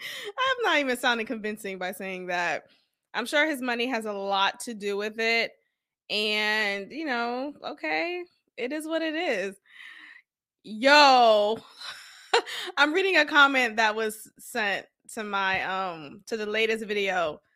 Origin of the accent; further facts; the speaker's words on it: Boston, Massachusetts, United States; But I could talk about Boston because I'm from Boston.